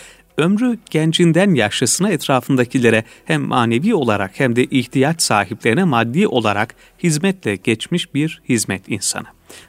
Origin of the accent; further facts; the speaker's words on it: Beki, Uşak, Turkey; 1930 yılında Uşak'ın Karahallı ilçesinin Beki köyünde dünyaya gelmişim.